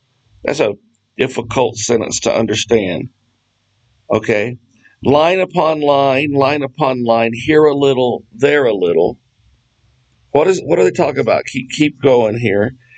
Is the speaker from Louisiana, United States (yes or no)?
yes; New Orleans, Louisiana, United States; But, you know, I'm from New Orleans, okay? And I was young once.